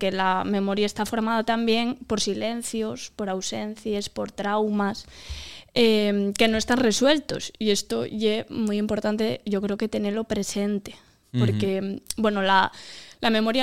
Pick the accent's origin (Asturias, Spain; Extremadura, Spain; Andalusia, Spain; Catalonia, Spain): Asturias, Spain; yo creo que también como asturianos, pues también tenemos que tener esto como presente